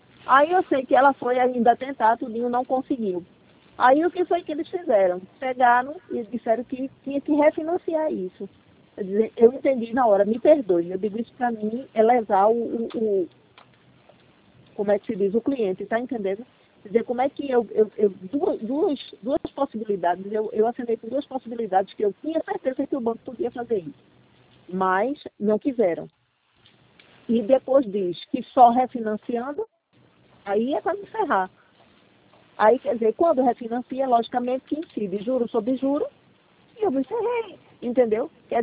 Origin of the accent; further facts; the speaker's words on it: Igarassu, Pernambuco, Brazil; porque eu sou de Igarassu e tudo mais